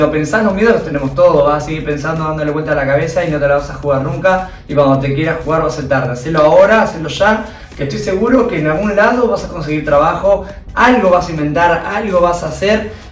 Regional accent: Argentina; Por la gente, por los afectos, por supuesto, porque soy de acá. Bien. Porque es mi tierra.

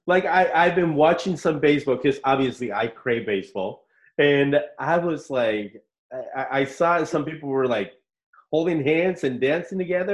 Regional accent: California, United States; being the son of immigrants, being the friend of immigrants, growing up in California

